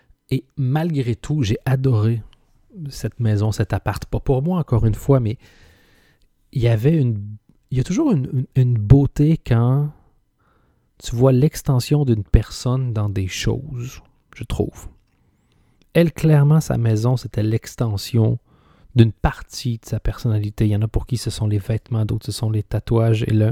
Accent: Canada; born there; also born or lived in Belgium; moi, je suis né donc au Canada, je crois, ça s'entend. J'ai passé 14 ans en Belgique. Et à la 10, 11, 12e année, je ne me souviens plus exactement, j'ai obtenu ma nationalité belge.

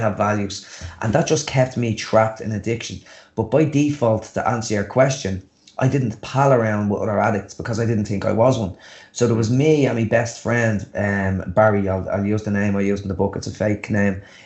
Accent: Dublin, Leinster, Ireland; also born or lived in Canada; We moved home from Canada. We moved to a sort of poor area in Blanchardstown in Dublin city.

